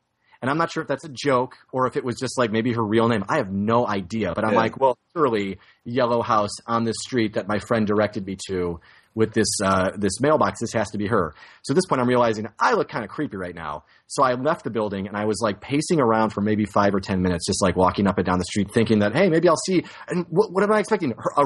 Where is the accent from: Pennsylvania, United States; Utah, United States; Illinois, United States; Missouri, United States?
Illinois, United States; Chicago; I'm from Chicago.